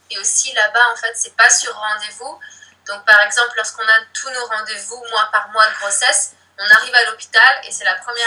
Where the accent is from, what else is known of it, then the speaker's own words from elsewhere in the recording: Brittany, France; also born or lived in Russia; Et moi je suis de Bretagne d'origine. Et là je suis revenue en Bretagne depuis à peu près 2 ans.